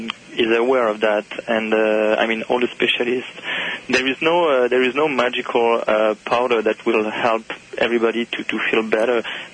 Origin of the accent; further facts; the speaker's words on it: France; now in North America; I come from France, actually, and I was surprised when I arrived in North America first months